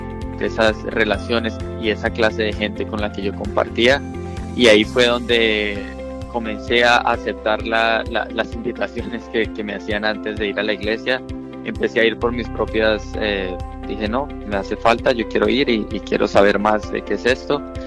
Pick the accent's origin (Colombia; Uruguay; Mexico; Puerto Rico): Colombia; una vida pues normal de chico en Colombia, donde sabemos que la mayoría de las familias son católicas.